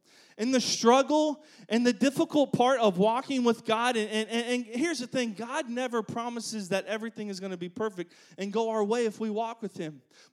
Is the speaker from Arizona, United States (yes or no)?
no; Oklahoma, United States; This is perfect because we're both from Oklahoma, so we don't know what, like, clear water is. We just know dirt and lakes and things like that.